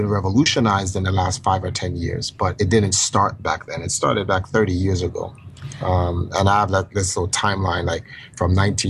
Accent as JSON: {"language": "English", "country": "Jamaica", "moved": "yes", "said": "Well, it's a different thing because we're immigrants from Jamaica. So when my parents brought me here, my father was always working."}